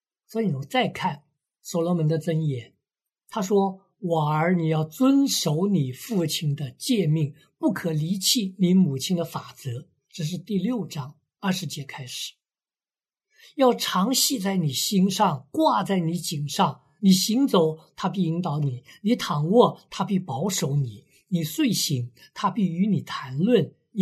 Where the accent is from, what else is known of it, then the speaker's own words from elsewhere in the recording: China; 我们中国人常说，有些人听话是耳旁风